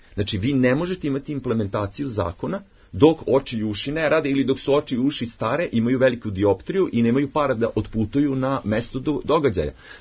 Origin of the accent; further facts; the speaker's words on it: Subotica, Vojvodina, Serbia; Znači, ja sam iz Subotice, živim nekoliko 2-3 km od deponije